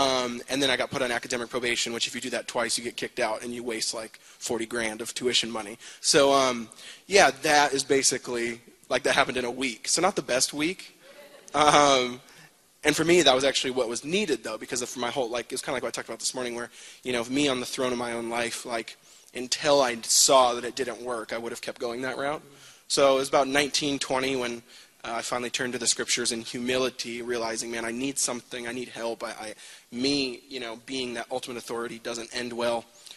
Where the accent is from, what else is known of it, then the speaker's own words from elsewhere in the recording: United States; Like it didn't to most in my generation growing up in the States